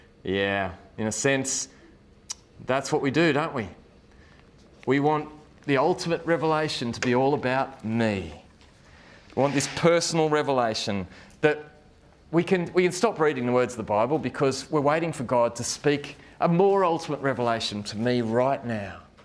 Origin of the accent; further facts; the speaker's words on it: New South Wales, Australia; I grew up on the Georges River and we had a jetty and had a few boats and stuff.